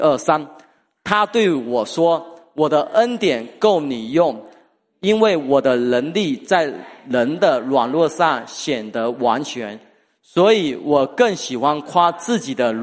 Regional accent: Fujian, China; 爱拼才会赢嘛，对不对？我们福建人说的，爱拼才会赢

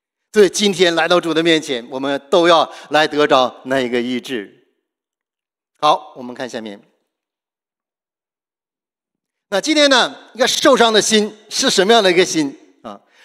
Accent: China; 所以我们中国人呢很厉害，我们的中医也很厉害，讲究什么精气神

